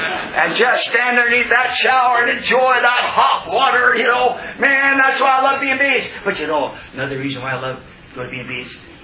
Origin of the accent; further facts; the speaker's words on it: Indiana, United States; Where are you from? I'm from South Indiana.